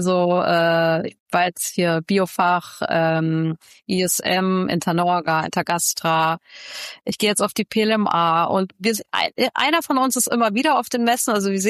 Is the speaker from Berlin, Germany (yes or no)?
yes; Berlin, Germany; Gerade in Berlin, ich komme aus Berlin, gibt es gefühlt jeden Abend irgendeine Veranstaltung